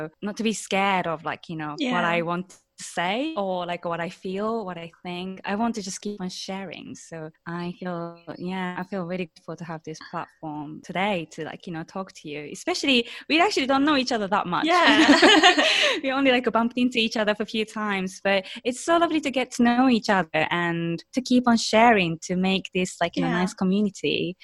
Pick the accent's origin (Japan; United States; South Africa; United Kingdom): Japan; English is a second language; I grew up in Japan mostly